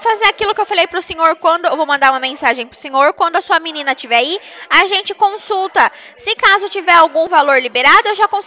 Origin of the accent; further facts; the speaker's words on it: Piracicaba, São Paulo, Brazil; eu sou aqui de Piracicaba, São Paulo.